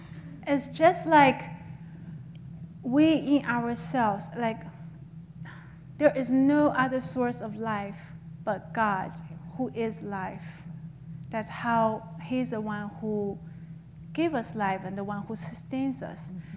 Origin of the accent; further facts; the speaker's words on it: China; because I grew up in China